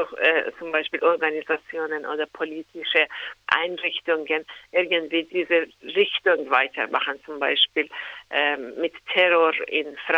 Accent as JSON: {"language": "German", "country": "Iran", "second_language": "German", "said": "Ich komme aus dem Iran und es gab vorher eine andere Regierung, dann eine Revolution"}